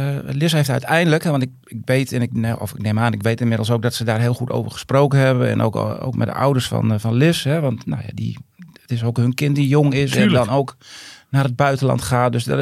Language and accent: Dutch; Tjuchem, Groningen, Netherlands; op ons sportveldje in Tjuchem dan, waar ik vandaan kwam met mijn... Met mijn dorpsgenootjes en vriendjes.